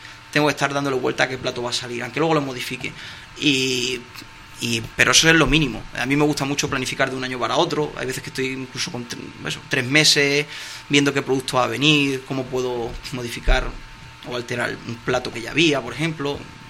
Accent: Extremadura, Spain; soy de los Ar de la Vera, como has dicho antes

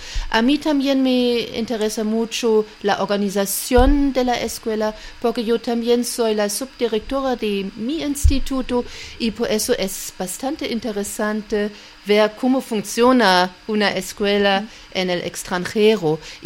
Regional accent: Magdeburg, Saxony-Anhalt, Germany; Spanish is a second language; Yo bien vengo de Magdeburgo, es una ciudad cerca de Berlín. Está más o menos a 150 kilómetros de la capital.

